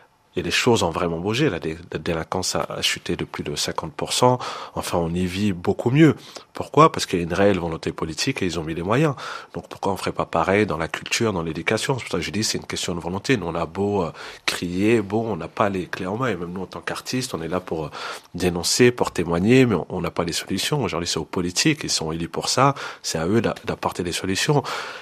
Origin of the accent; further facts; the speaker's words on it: Paris, Île-de-France, France; born there; j'ai été gamin dans ce quartier. Je suis né à Paris, mais je suis arrivé dans ce quartier, je devais avoir 2-3 ans.